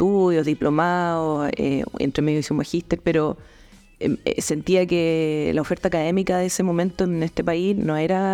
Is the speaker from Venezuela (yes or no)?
no; Viña del Mar, Valparaíso, Chile; moved away as an adult; now in Puerto Montt, Chile; Bueno, yo soy de Viña del Mar. Llevo 4 años acá en Puerto Montt y toda mi vida quise vivir en el sur.